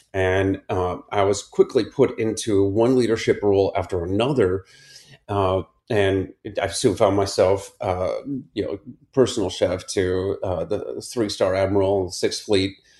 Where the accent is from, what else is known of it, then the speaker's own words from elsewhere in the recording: Akron, Ohio, United States; I grew up in Akron, Ohio, in the suburbs, played football and ate apple pie.